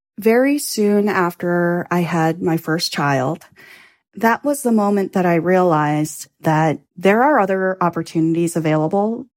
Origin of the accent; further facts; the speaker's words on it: Los Angeles, California, United States; I grew up in Los Angeles, going to the beach, and I was just fascinated by the oceans